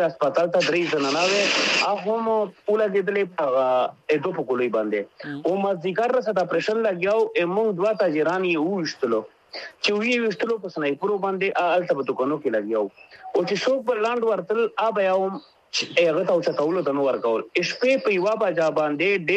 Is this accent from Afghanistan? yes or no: no; Pakistan; مونږ د پاکستان یو، پاکستان د زمونږ دی